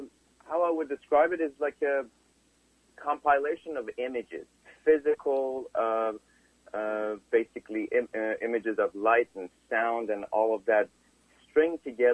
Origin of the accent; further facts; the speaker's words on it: Iran; now in Canada; I was raised in Iran